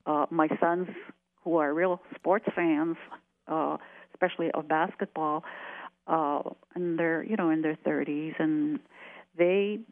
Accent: Iowa, United States; I grew up being called an Indian, and I never did really think of it as offensive because, you know, my family, my mother and father, who were great influences in my life about being Meskwaki and being Native American.

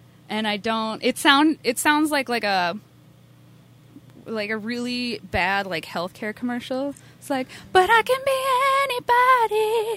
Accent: Rochester, United States; I am from Rochester.

